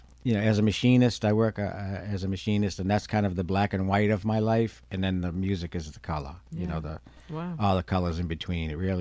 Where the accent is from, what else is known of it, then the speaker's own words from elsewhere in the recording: Boston, Massachusetts, United States; Oh, so growing up in the Boston area, Gil Raines was an attraction merely because bands played really well when they played there.